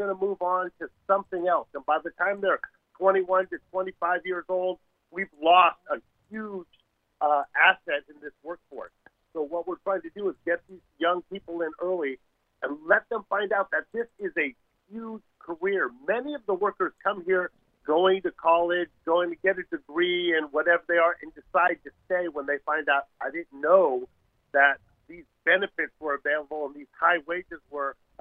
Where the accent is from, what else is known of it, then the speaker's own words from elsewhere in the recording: San Francisco, California, United States; I was one of the places I got to work was my hometown in Hunters Point in San Francisco.